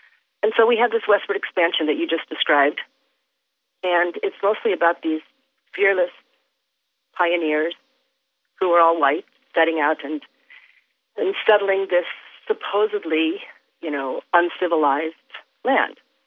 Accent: Illinois, United States; my own experience growing up in the Midwest in the 1960s, when I lived in a small town in Illinois where we were one of the only Korean families in the whole town.

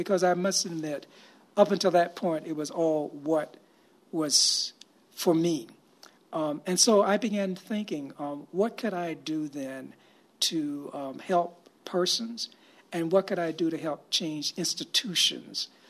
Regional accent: South Carolina, United States; Yes, I grew up in South Carolina

